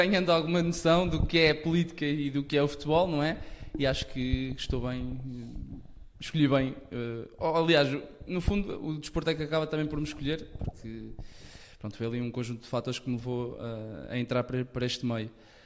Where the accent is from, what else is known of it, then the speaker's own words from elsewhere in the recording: Santa Comba Dão, Viseu, Portugal; eu sou natural de Santa Combadão e, portanto, bem distante dos grandes centros, seja Porto e Lisboa